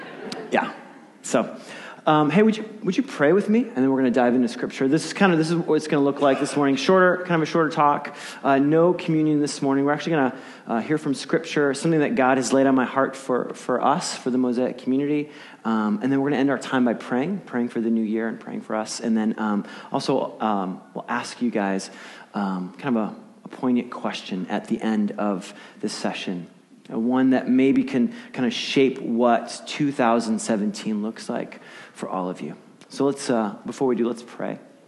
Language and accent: English; Chicago, Illinois, United States; now in Portland, United States; we have some family here in Portland. We're all from Chicago, and we order Chicago pizza.